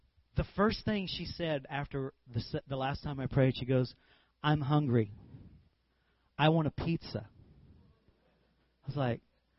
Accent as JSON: {"language": "English", "region": "California", "country": "United States", "said": "I said, \"Hi, I'm from California.\""}